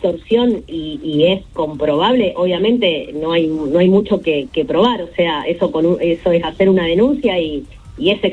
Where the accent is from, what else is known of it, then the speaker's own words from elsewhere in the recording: Rosario, Santa Fe, Argentina; Nosotros somos rosarinos, nosotros sabemos qué tenemos que hacer